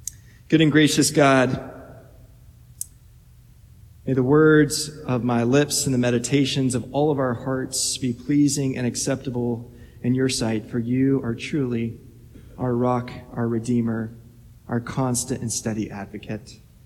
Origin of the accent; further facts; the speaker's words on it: Little Rock, Arkansas, United States; this same river that oriented the first 18 years of my life growing up in Little Rock, Arkansas